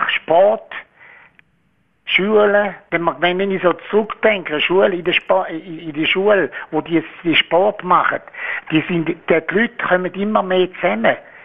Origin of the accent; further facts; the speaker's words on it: Switzerland; now in South Africa; Ich bin nicht mehr, schon Schweizer, immer noch ein guter Schweizer, aber ich habe mich geändert.